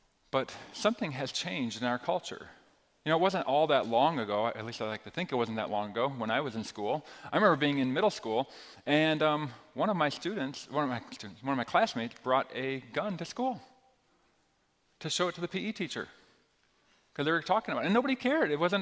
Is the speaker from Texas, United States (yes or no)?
no; Green Bay, Wisconsin, United States; I grew up in Green Bay, Wisconsin.